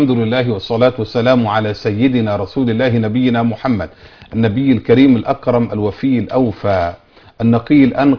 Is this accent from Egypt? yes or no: yes; Egypt; نحن المصريين